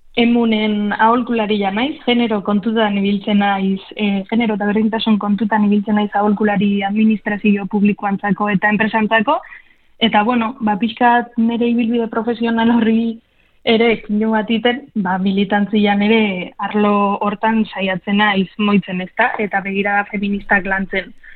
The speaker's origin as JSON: {"language": "Basque", "town": "Zestoa", "region": "Basque Country", "country": "Spain", "said": "bereziki nire herrian bertan, Zestuan"}